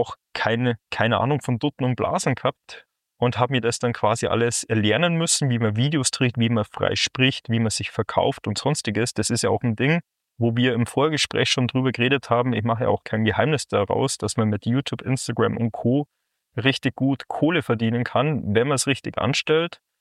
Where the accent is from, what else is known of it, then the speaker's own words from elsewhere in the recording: Bavaria, Germany; also gebürtig Berchtesgadener Land aufgewachsen, direkt im Süden von Deutschland. Wunderschön, 34 Jahre alt, 1990 geboren.